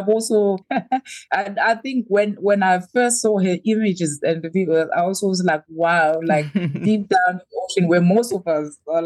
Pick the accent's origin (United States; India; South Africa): South Africa; Makhanda, Eastern Cape; Well, in where I grew up in Makanda, I don't know.